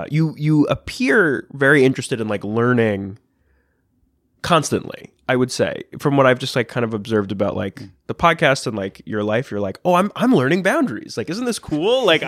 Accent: New York, United States; I'm lucky in a certain sense in that I grew up on Long Island.

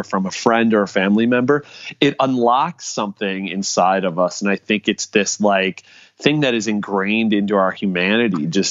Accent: Minnesota, United States; but I got into film because I grew up in Minnesota.

